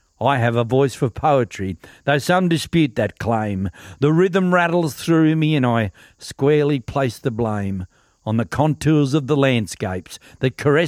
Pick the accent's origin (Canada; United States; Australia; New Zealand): Australia; Warwick, Queensland; I grew up in Warwick. We moved into town after the dam was completed. And I went to Central State School, Warwick State High School, had no real plans for life.